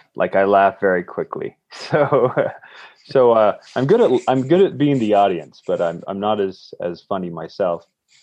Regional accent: Idaho, United States; I was born in Idaho, grew up working on farms, and grew up poor by American standards.

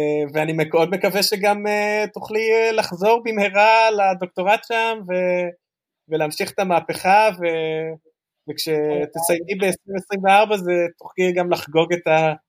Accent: Tel Aviv, Tel Aviv District, Israel; אני הייתי ילד בתל אביב, אז היה לנו קטע, גדלתי ברמת אביב

